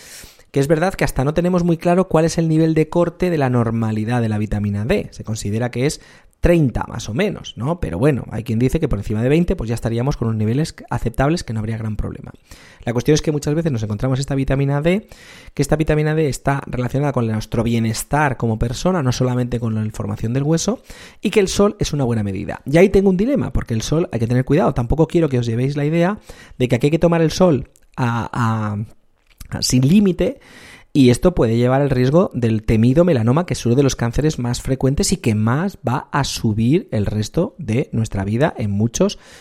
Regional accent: Spain; eso es otro de los problemas de España, que somos, la productividad española es un poco regular

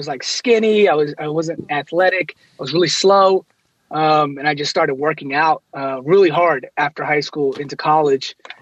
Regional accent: Egypt; So I'm Egyptian. I'm also mixed with I'm Iranian and Afghan, but mainly Egyptian. But most people think I'm Indian.

